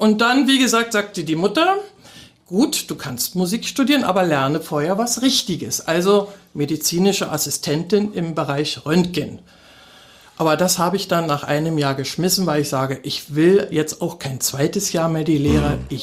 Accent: Berlin, Germany; ich als echte Berlinerin

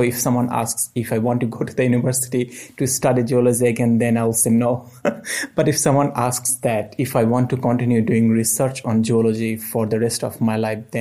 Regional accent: Bangladesh; I'm originally from Bangladesh

